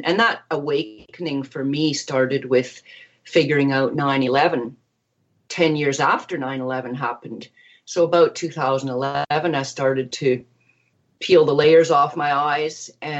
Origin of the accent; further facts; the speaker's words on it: Canada; And I come from German parents, immigrants to Canada. I grew up in Canada.